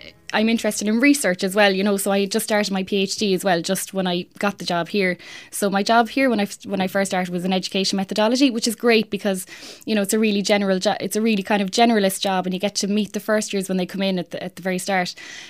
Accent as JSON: {"language": "English", "town": "Cratloe", "region": "Munster", "country": "Ireland", "tie": "born or raised there", "said": "I grew up in Cratloe, County Clare, and when I was in my teens moved into Clareview, so that was great. I went to secondary school down the road there in Laurel Hill, Colosta."}